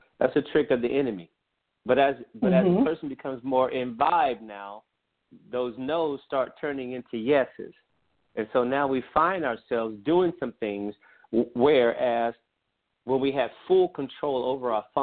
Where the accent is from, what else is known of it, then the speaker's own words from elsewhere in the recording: the South, United States; You know, I'm from the South in the Bible Belt.